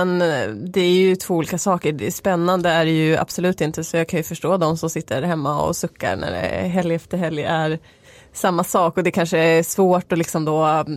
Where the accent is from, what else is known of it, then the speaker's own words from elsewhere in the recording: Norrland, Sweden; Jag är från Norrland, där äter man mycket surströmming, så jag kommer fixa det här.